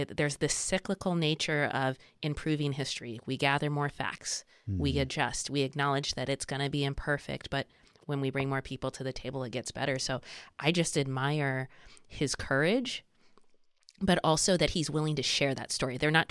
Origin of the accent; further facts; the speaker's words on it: California, United States; Like I grew up in North County, Grant, so we would, St. Francis Elementary School, we'd take our little bus down to the museum